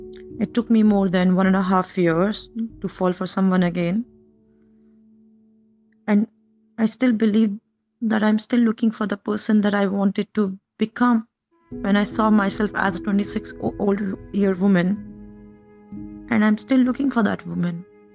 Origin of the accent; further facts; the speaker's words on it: India; As an Indian woman, we are taught to respect our partners, love them, give ourselves to them.